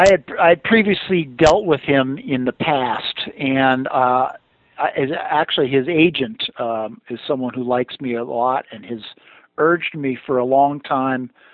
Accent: California, United States; Well, I'm born and raised in California, as was Tom Seaver

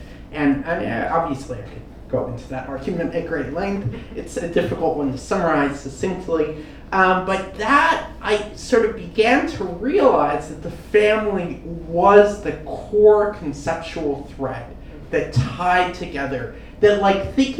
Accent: Eugene, Oregon, United States; I grew up here in Eugene, Oregon. This is where I'm from.

